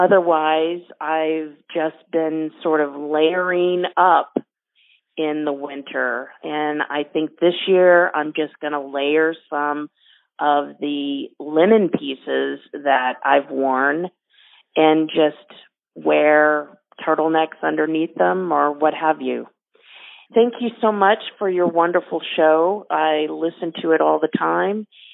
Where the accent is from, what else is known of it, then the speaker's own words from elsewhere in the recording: Austin, Texas, United States; moved away as an adult; now in Grand Rapids, United States; I am calling from Grand Rapids, Michigan. However, up until just a few years ago, I lived in Austin, Texas all my life.